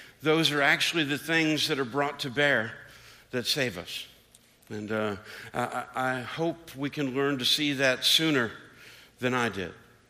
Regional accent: Tennessee, United States; I grew up near Memphis, Tennessee, and everything was about

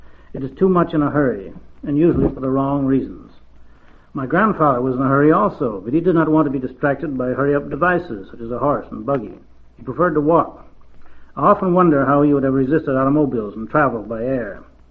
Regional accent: Nebraska, United States; I was born in Nebraska and raised on the prairie by my grandparents, who gave me what few beliefs I have.

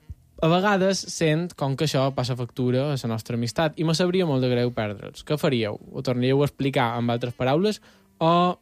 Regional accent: Marratxí, Balearic Islands, Spain; de Marratxí

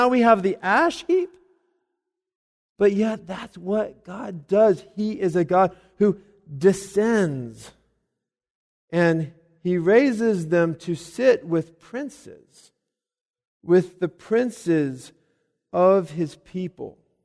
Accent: Colorado, United States; However, I'm from Colorado. And as wonderful as this is, I grew up where I could look out the back of our house. We'd be out playing in the backyard, and there's Pikes Peak.

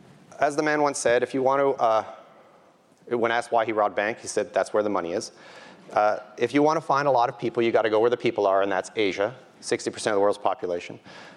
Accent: Canada; So I grew up in Canada.

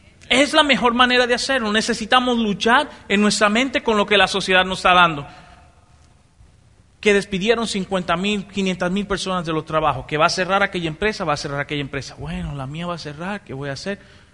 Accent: Dominican Republic; yo vengo de la República Dominicana, más conocido por la tierra donde se juega mucho béisbol

